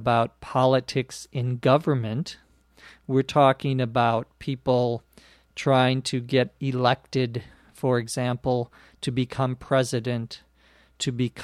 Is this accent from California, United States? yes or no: yes; Los Angeles, California, United States; from Los Angeles.